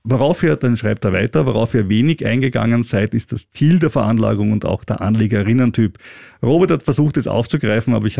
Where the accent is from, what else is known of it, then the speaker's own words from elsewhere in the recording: Austria; Also als Österreicher freue ich mich total, dass Steuerausländer bei uns auch gut gestellt werden.